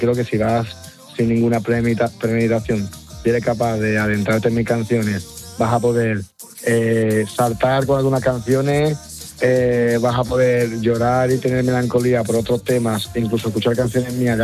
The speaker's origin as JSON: {"language": "Spanish", "town": "Seville", "region": "Andalusia", "country": "Spain", "tie": "born or raised there", "said": "Yo vengo de un barrio de Sevilla que se llama Pinomontano, que se escuchaba muchísimo rap"}